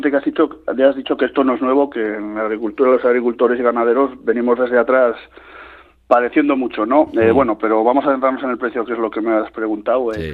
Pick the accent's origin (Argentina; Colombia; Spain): Spain; Arellano, Navarre; yo soy de Arellano, en mi pueblo había trujal también, un trujal pequeñico.